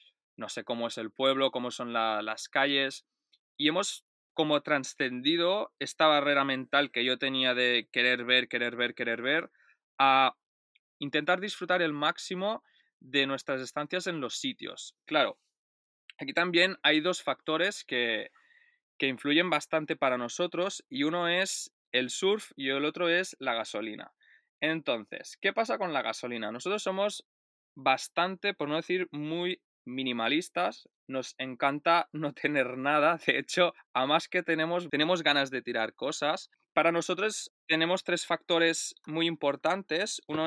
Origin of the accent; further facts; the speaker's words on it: Barcelona, Catalonia, Spain; Yo, claro, como vengo de Barcelona, pues quizás esto es algo que tenemos más innato, ¿no?